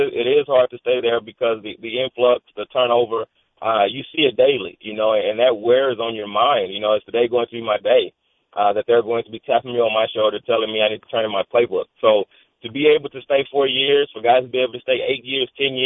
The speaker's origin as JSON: {"language": "English", "region": "Texas", "country": "United States", "tie": "born or raised there", "said": "as a child, especially growing up in Texas, you dream to play in the NFL."}